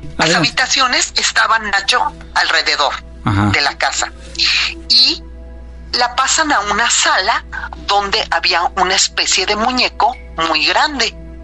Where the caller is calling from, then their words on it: Querétaro, Mexico; de Querétaro